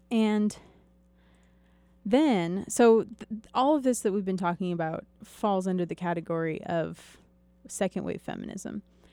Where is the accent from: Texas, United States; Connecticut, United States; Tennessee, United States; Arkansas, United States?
Arkansas, United States; now in California, United States; I grew up in Arkansas, worked there for 15 years in a laundry, moved to California.